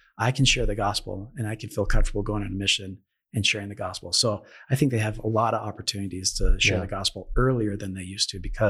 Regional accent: Mesa, Arizona, United States; now in Bountiful, United States; So I live in Bountiful, Utah. I grew up in Mesa, Arizona, which to me is

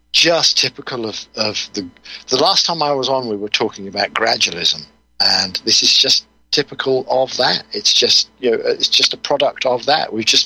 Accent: Morgan Porth, South West England, United Kingdom; what occurred a few years ago in my hometown, Morganporth, was Kate Winslet bought a house there, knocked it flat, built some monstrosity, visited it a couple of times, and then put it on the market. And as a result, the road I grew up on

